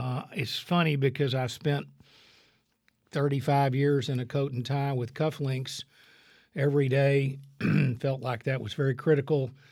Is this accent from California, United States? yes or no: no; Waco, Texas, United States; I actually graduated from Richfield. I grew up in Waco, graduated from Richfield in 73, which is now Waco High